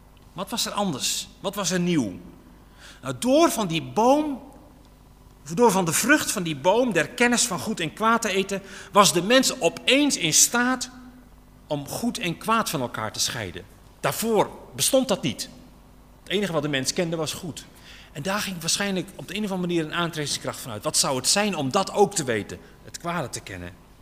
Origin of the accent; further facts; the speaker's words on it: Netherlands; Zeggen we misschien, ja, maar wij zijn gedisciplineerder. Wij zijn Nederlanders.